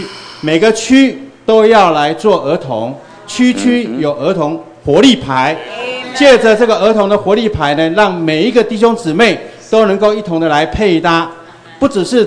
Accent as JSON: {"language": "Chinese", "town": "Puli", "region": "Nantou County", "country": "Taiwan", "said": "我是来自台湾埔里，就是靠近日月潭旁边的。"}